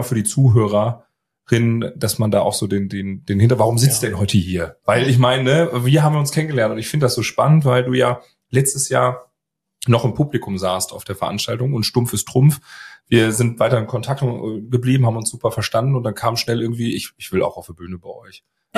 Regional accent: Münster, North Rhine-Westphalia, Germany; Natürlich für uns als Münsteraner, als Fahrradstadt natürlich wunderbar.

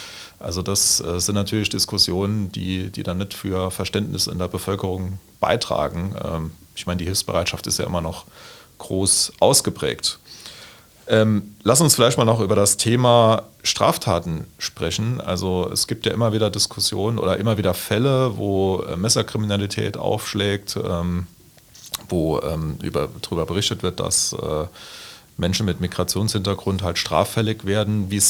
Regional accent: Tholey, Saarland, Germany; In Tholey, meiner Heimatgemeinde, haben wir jetzt so ein ehemaliges Heim hergerichtet

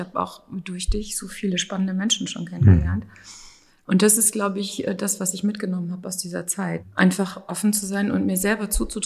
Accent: North Rhine-Westphalia, Germany; habe dann in meiner Heimatstadt, kleiner Ort in Ostwestfalen-Lippe, gelebt

